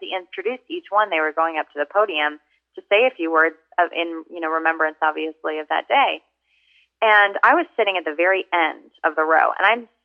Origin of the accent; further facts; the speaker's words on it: Michigan, United States; That was the county that I grew up in Michigan. I was 17 years old.